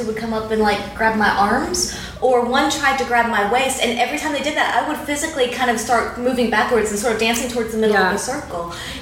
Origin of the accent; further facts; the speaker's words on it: Sydney, New South Wales, Australia; And so I would say, oh, I'm from Sydney, Australia.